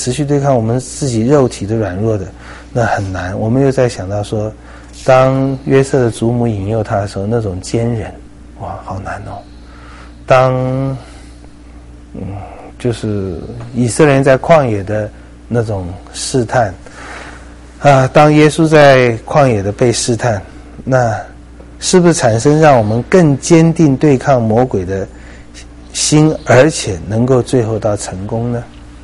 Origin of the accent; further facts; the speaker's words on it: China; 很多人我们中国人的忍耐，或者我们有时候所谓基督徒美德忍耐，就刚好相反了。